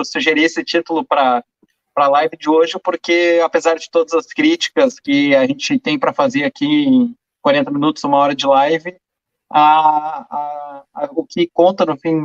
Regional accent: Rio Grande do Sul, Brazil; Eu vou dizer que eu, como gaúcho, né

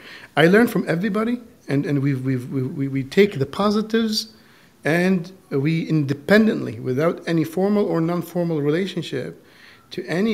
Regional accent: Saudi Arabia; So from my own personal journey, I grew up in Saudi Arabia.

